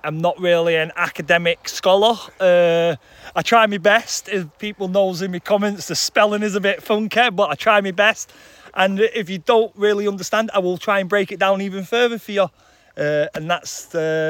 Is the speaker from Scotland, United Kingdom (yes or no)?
no; Manchester, North West England, United Kingdom; I'm from Manchester.